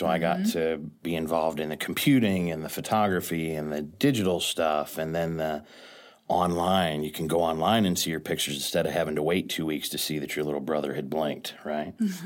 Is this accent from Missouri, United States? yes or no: yes; St. Louis, Missouri, United States; I grew up in South St. Louis. I've been a St. Louis kid my whole life.